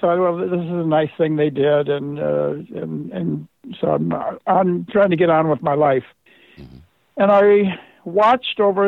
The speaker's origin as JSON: {"language": "English", "country": "United States", "said": "I'm an American, and I'm an American musician"}